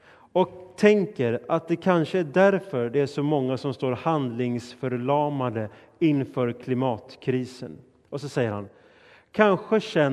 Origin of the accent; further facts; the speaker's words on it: Stockholm, Stockholm County, Sweden; eftersom jag är från Stockholm och kände mig direkt träffad